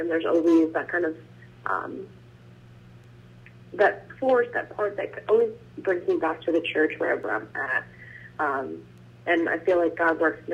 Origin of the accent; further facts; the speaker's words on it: Toms River, New Jersey, United States; So I grew up in Toms River, New Jersey, which is a little bit north of you guys.